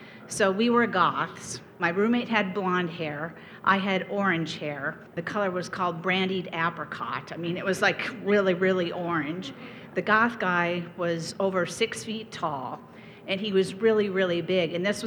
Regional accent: Fargo, North Dakota, United States; moved away as an adult; also born or lived in New York City, United States; And I moved out to Brooklyn, to New York from Fargo. I grew up here in Fargo. And I moved to New York City ostensibly to go to college.

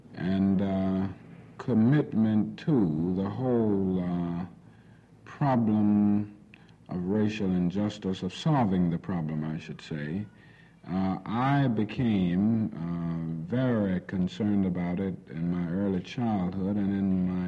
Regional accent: Atlanta, Georgia, United States; I was raised and grew up on Auburn Avenue in Atlanta, and in front of our house was a store, and this store was owned and operated by one of the white citizens of Atlanta.

